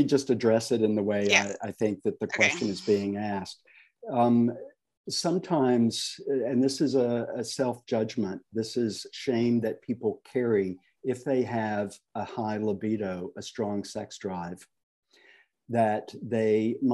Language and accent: English; the South, United States; accent: Southern; I really want to record it in my own Southern voice with my own Southern accent.